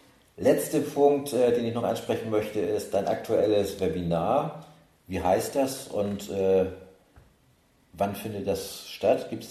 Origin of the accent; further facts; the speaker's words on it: Hamburg, Germany; Als Hamburger bin ich doch immer wieder gerne Blankenese.